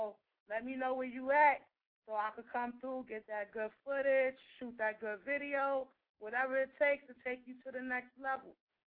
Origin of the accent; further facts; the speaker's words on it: Bronx, New York, United States; moved away; Because I'm from the Boogie Down. I just migrated out this motherfucker right here.